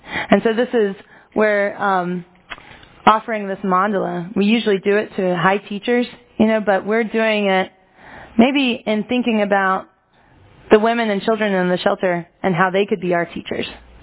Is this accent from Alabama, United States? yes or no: yes; Alabama, United States; I'm from Alabama, and we used to drive to the Gulf Coast frequently to go to the beach